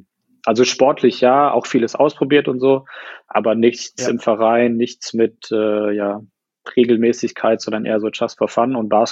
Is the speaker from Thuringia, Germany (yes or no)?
no; Heidelberg, Baden-Württemberg, Germany; ich komme aus Heidelberg, bin ja jetzt im Januar 31 geworden